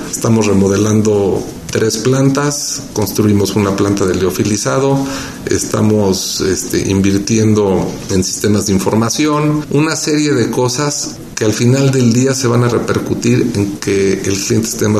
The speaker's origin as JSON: {"language": "Spanish", "country": "Mexico", "said": "muchas satisfacciones como empresarios mexicanos"}